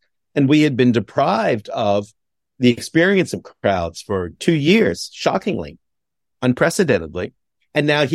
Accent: Montreal, Quebec, Canada; my hometown of Montreal.

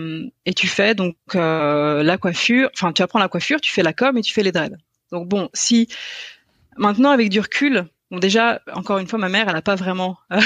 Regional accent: Pays de la Loire, France; Donc je viens de Bretagne, de Loire-Atlantique plus précisément.

